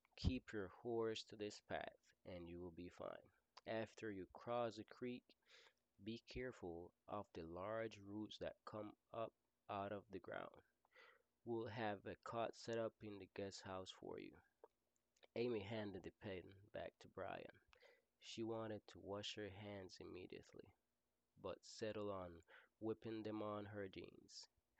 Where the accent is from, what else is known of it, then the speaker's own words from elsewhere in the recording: Caribbean coast, Nicaragua; I'm from Nicaragua. The capital of Nicaragua is Managua. However, I'm from the Caribbean side of Nicaragua. It's called Atlantic Coast.